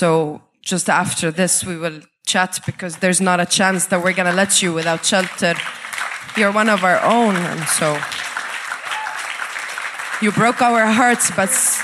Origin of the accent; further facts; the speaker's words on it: Libya; also born or lived in Syria / Lebanon / Ireland; I grew up in Libya and North Africa, and I also lived in Syria and Lebanon, and I've lived in Ireland